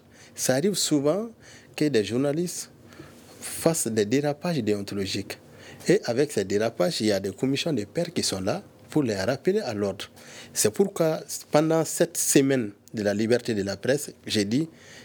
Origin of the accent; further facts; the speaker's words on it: Mali; Et cela signifie qu'on a des bonnes graines chez nous au Mali.